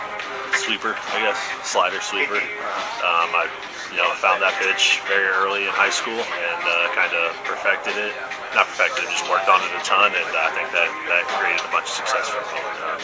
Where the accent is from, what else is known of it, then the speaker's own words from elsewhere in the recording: Alton, Illinois, United States; Southern Illinois, Alton, Illinois.